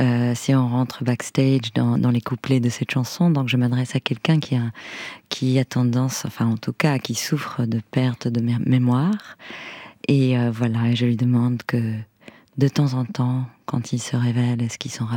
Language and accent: French; France; Oui, je suis française. Ma mère, le père de ma mère était franco-néerlandais